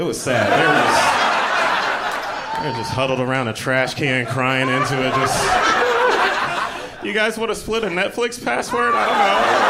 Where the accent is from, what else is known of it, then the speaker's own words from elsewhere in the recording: the South, United States; now in New York, United States; I live in New York. I'm not from New York originally. I'm from the South. I moved to New York from the South